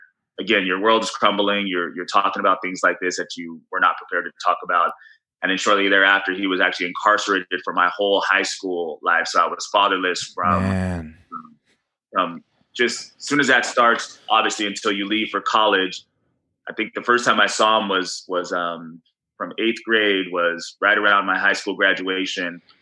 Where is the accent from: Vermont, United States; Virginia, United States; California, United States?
California, United States; La Mirada; even growing up in La Mirada, where most kids aren't working